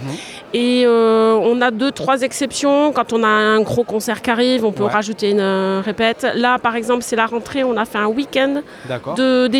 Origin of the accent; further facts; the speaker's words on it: Belmont-sur-Rance, Occitanie, France; Moi, je viens du sud d'Aveyron, je suis du côté de Belmont.